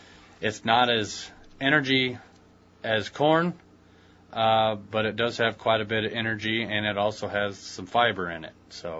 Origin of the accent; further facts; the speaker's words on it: Illinois, United States; I grew up in Iroquois County, which is northeast of here, kind of south of Chicago. I grew up on a dairy farm.